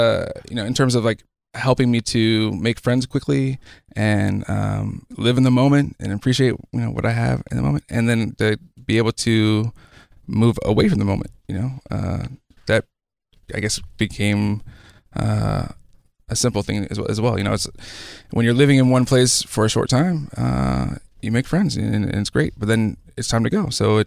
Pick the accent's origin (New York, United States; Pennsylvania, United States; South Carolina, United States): South Carolina, United States; Beaufort; born there; also born or lived in Hawaii; My dad was in the Marine Corps, so I was born in Beaufort, South Carolina, which is where Parris Island is